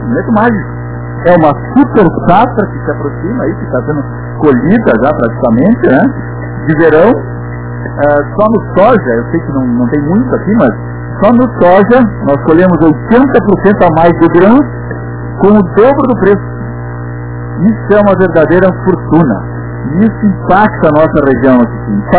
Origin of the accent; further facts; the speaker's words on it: São Marcos, Rio Grande do Sul, Brazil; Eu sou aqui certinho, né, de São Marcos, aqui, natural aqui de São Marcos, moro em São Marcos ainda, sou da Serra